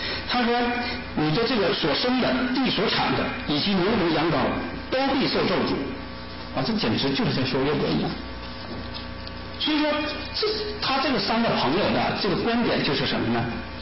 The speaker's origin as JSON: {"language": "Chinese", "country": "China", "said": "善有善报，恶有恶报，我们中国人还讲不是不报，时候未到啊。"}